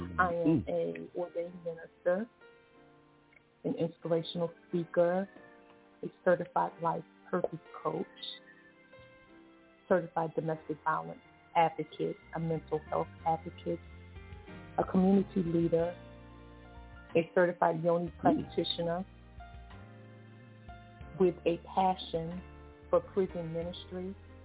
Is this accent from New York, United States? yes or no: yes; Brooklyn, New York, United States; I'm originally from Fort Greene, Brooklyn. And my mother was on welfare. And we lived in a project here as a little girl.